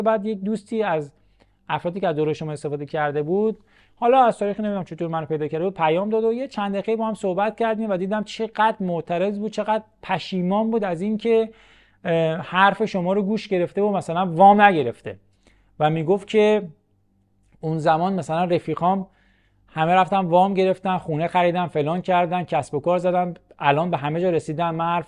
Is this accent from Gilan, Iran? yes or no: no; Dezful, Khuzestan, Iran; به خاطر اینکه من تو دسپول متولد شدم این شهر کوچیکه